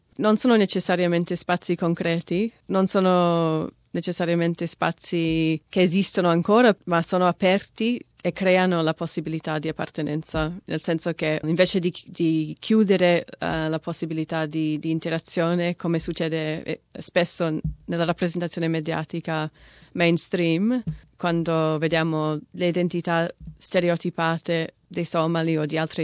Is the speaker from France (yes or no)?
no; Melbourne, Victoria, Australia; sono australiana di Melbourne e nella mia città c'è una forte presenza somala.